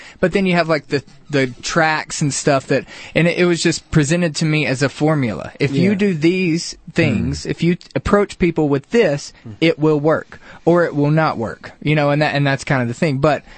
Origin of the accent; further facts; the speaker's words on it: the South, United States; Because I think me growing up in the South, it wasn't an individual process.